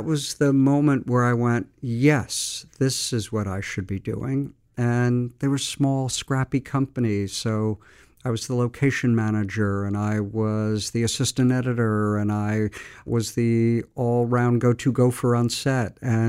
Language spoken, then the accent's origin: English; Montclair, New Jersey, United States; I was born and raised in Montclair, New Jersey. And my dad was a salesman for H.J. Heinz Company.